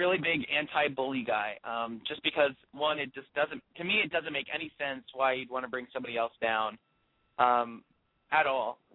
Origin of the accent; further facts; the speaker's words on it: Texas, United States; Okay, so I'm from Texas, so I got to do a Texas accent then.